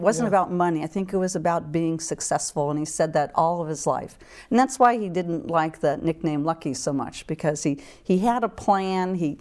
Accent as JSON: {"language": "English", "region": "Kentucky", "country": "United States", "tie": "born or raised there", "said": "And Man of War, I grew up on Legends of Man of War in Kentucky."}